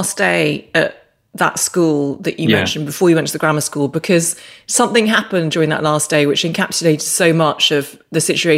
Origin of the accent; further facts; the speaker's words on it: Northern Ireland, United Kingdom; I told you that I grew up in Northern Ireland.